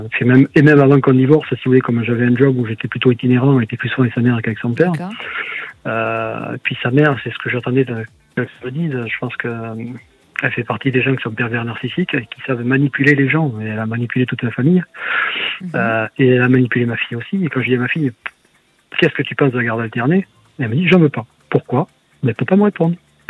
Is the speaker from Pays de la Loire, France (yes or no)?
no; Toulouse, Occitanie, France; Non, je suis un pur Toulousain, donc j'aime bien le contact